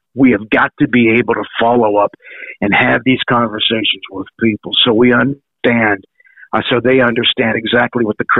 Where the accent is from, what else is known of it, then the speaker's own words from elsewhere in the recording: Monroeville, Pennsylvania, United States; I am a Pittsburgher, born and raised in Monroeville.